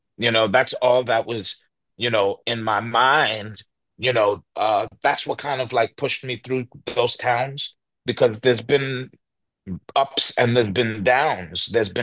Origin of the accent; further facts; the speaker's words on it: New York, United States; because we're both from New York